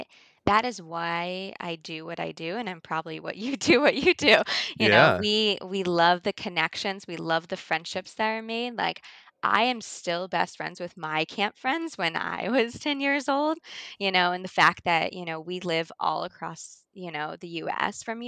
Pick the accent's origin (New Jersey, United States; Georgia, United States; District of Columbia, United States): Georgia, United States; growing up in Georgia, I did not know a lot of people, you know, going all the way up to the Midwest.